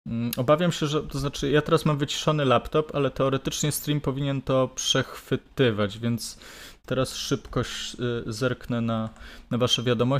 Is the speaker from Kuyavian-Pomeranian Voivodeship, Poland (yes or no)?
no; Opole Voivodeship, Poland; moved away as an adult; now in Kraków, Poland; No, przeprowadziłem się z Opolszczyzny do Krakowa, żeby studiować film.